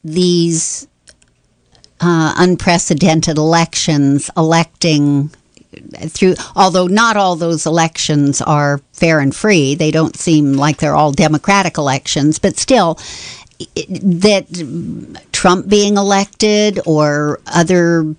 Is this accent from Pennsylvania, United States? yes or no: no; Auburn, California, United States; born there; In Auburn. You know, I was born in Auburn.